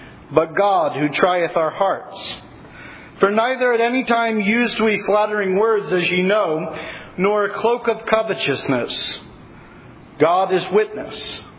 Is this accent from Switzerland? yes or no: no; Reading, Pennsylvania, United States; I'm from Reading, Pennsylvania.